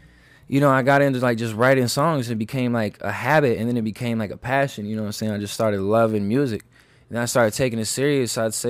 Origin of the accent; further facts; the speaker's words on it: Kansas City, United States; Man, I'm from Kansas City, man, and you know, like Chris was saying, you know, it's a small town